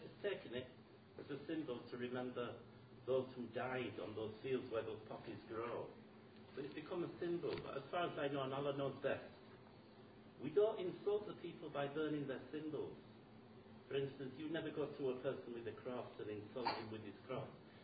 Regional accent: England, United Kingdom; I'm English by the way, so I just want to explain something for those who don't know yet.

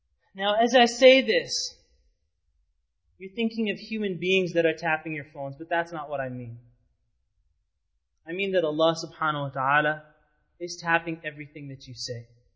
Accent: Winnipeg, Manitoba, Canada; Remember when I was younger, growing up in Winnipeg

